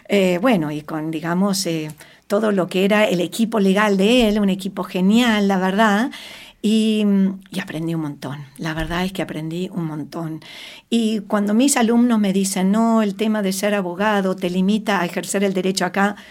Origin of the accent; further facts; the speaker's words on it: Argentina; soy una abogada argentina